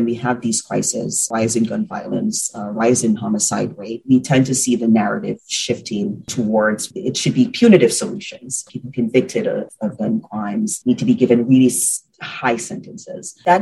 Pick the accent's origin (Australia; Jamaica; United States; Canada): Jamaica; I was born and raised in Jamaica, a very humble upbringing